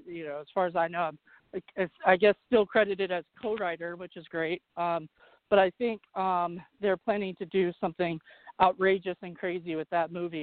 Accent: Williamsburg, Virginia, United States; I grew up in Williamsburg, Virginia.

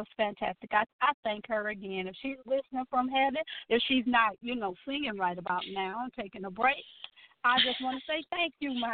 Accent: Detroit, Michigan, United States; You know, that was really good because I'm from Detroit

